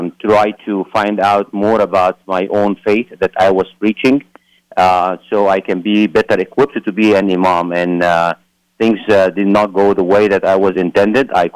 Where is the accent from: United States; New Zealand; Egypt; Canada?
Egypt; Cairo, Cairo Governorate; I grew up in Cairo, Egypt. I grew up a Muslim in a very devout Muslim family, and I myself was a very devout Muslim.